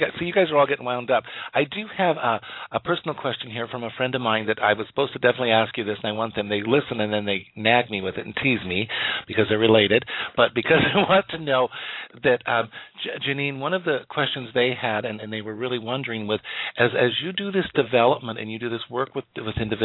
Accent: Rocky Mountains, United States; A lot of my friends work and live in Colorado because I'm from the Rocky Mountains

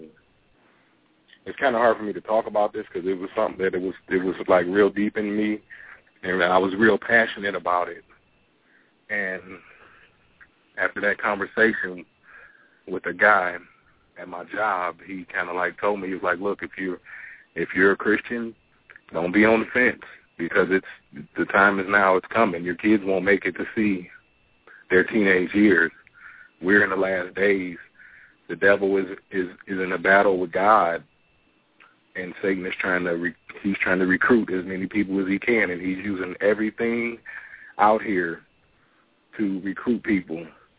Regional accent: Detroit, Michigan, United States; Oh, I'm calling from Louisiana. I'm originally from Detroit.

